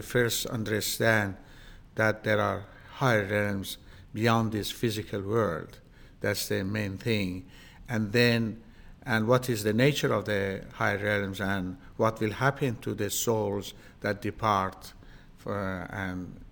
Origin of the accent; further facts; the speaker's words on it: Australia; I come from Australia. I have actually lived in four continents of the world, and I have traveled extensively around the world.